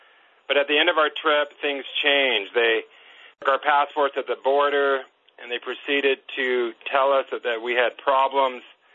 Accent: California, United States; Yeah, I grew up in California, and I grew up in a church

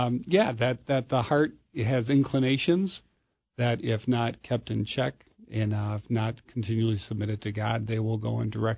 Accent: Wisconsin, United States; I'm from America's Dairyland, so I had to make a plug there.

